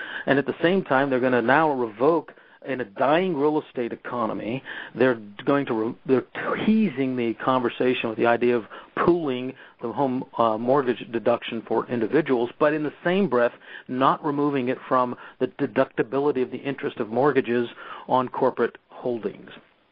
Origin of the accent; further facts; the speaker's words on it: California, United States; But I mean, here in my home state of California